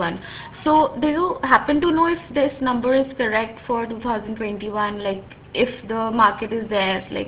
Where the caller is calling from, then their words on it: India; English is a second language; No, I'm calling from India.